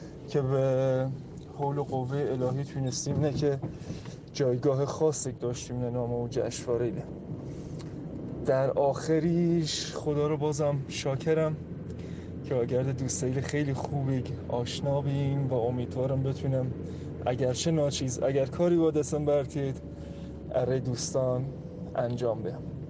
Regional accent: Kermanshah, Iran; بعد از یک دوران دانشجویم به اتمام رسی و شهر خودم کرمانشاه برگشتم و در زمینه پزشکی و طبابت شروع به کار کردم.

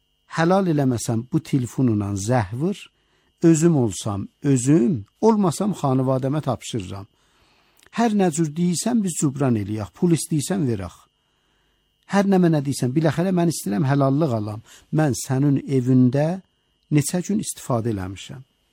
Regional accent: Iran; Dedik, biz İranlıyıq.

